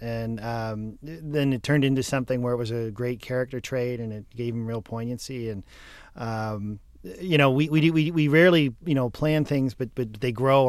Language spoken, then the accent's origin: English; Ireland; I'm Irish, so I didn't think that was offensive.